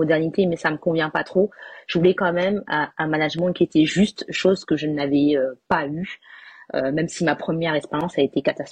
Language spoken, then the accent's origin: French; Réunion; moved away as an adult; now in France; je suis réunionnaise